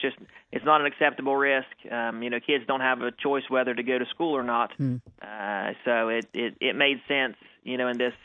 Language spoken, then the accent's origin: English; United States; I'll call it the A plant because I was born and raised in Pike County, so that's what we called it back then.